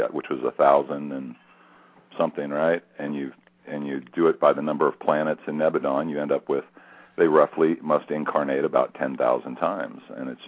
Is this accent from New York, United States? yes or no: no; California, United States; I'm from Northern California where the motto is question authority